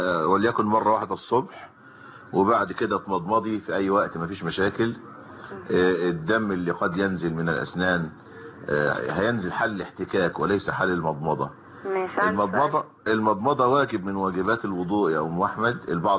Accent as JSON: {"language": "Arabic", "country": "Egypt"}